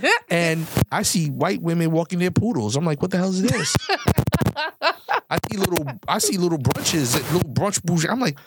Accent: New York, United States; I'm from New York, so it's kind of like a pride where you raised in the hood

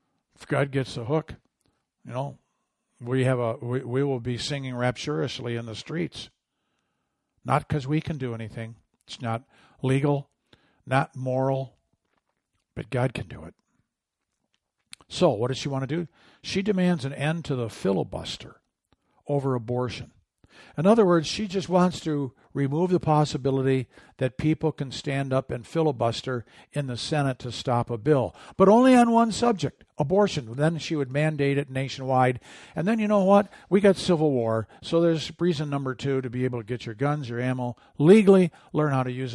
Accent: Michigan, United States; The guy who was actually from my home state, Michigan

